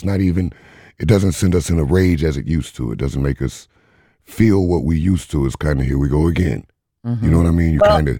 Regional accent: Beloit, Wisconsin, United States; I'm from Beloit and this happened from Beloit.

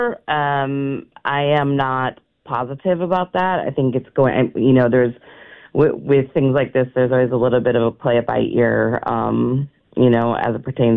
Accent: Wisconsin, United States; now in Texas, United States; I'm from Wisconsin. I lived here for most of my life and went to school here, but I live in Texas now.

